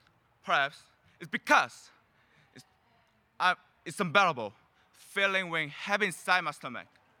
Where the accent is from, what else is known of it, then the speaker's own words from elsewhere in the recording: South Korea; English is a second language; We're from Pungsan High School in Korea.